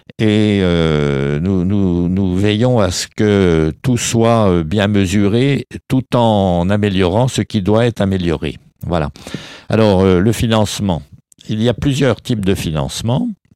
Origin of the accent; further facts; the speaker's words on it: Bourgogne-Franche-Comté, France; now in Dijon, France; On peut le dire, je suis bressant du Jura, voilà, et bourguignon aussi, puisque j'ai vécu quand même, j'ai toujours ma résidence principale sur Dijon.